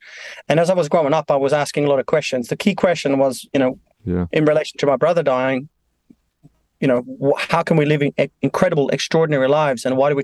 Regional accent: Norway; born or raised there; moved away as an adult; now in Australia

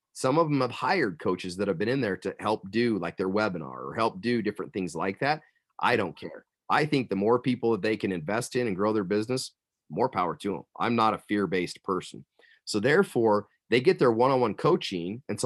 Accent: Rigby, Idaho, United States; wow, I'm from Little Rigby, Idaho.

